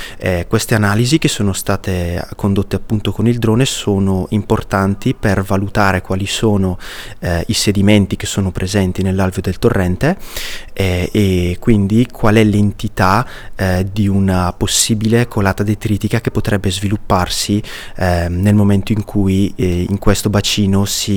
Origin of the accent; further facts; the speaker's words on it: Botticino, Lombardy, Italy; sono un ingegnere ambientale, vengo da Botticino